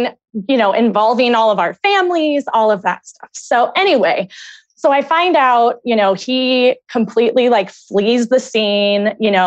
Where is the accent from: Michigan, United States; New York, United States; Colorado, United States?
Colorado, United States; Denver; I'm 37 years old and I'm from Denver.